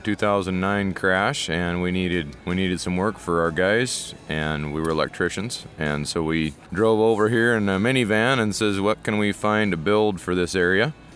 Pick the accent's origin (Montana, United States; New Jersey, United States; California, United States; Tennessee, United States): Montana, United States; Ronan; Ronan, Montana. Charlo, Montana is where our shop is.